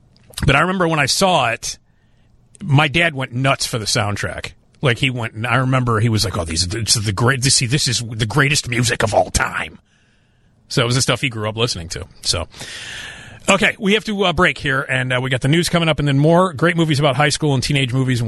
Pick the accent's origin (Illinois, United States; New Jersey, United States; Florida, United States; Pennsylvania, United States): Illinois, United States; Chicago; I mean, I'm born and bred in Chicago.